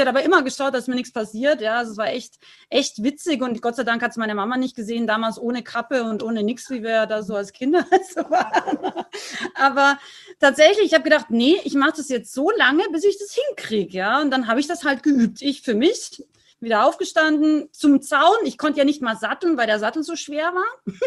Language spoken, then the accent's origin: German; Austria; Aber wenn die was wollte, dann hat die da losgerührt, wie so ein Krampus bei uns in Österreich.